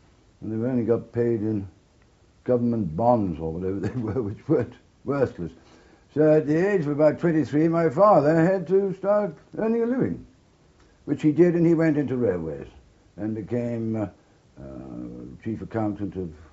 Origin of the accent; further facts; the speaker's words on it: Cardiff, Wales, United Kingdom; I was born in Cardiff and went to prep school there. Then I went to public school at Berkhamsted in Hertfordshire.